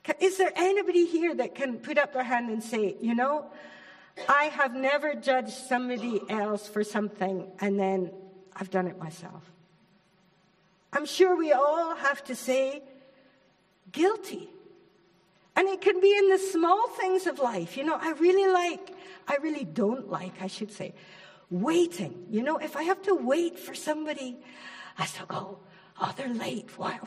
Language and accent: English; Scotland, United Kingdom; Or you say wrath, but I'm still Scottish. I still say wrath, okay.